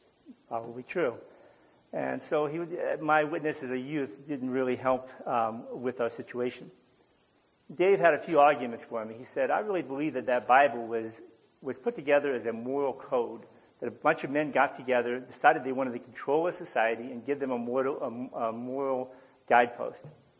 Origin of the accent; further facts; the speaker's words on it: Ohio, United States; accent: hickish; I returned back to Ohio, which most of you can tell with my hickish accent that I'm from Ohio.